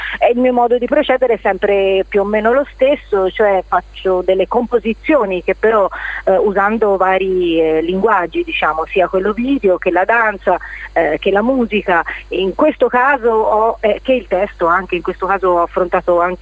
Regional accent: Tuscany, Italy; Io sono toscana, quindi mi è piaciuto rifarmi un po' al classico.

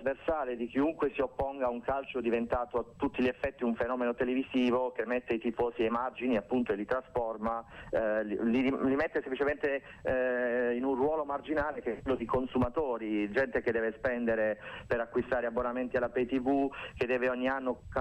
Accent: Bari, Apulia, Italy; born there; Io sono nato a Bari e tifo per il Bari, lo stadio della mia città è uno stadio da 40.000 posti.

